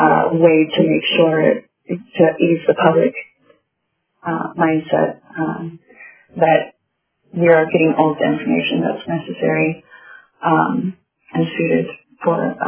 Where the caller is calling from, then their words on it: Eagle River, Alaska, United States; I am calling from Eagle River, Alaska, speaking for myself.